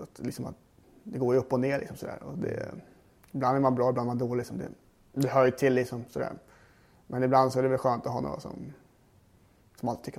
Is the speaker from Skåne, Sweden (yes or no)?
no; Grödingen, Stockholm County, Sweden; Jag kommer ju från Grödingen som ligger väl tre mil utanför Stockholm kanske.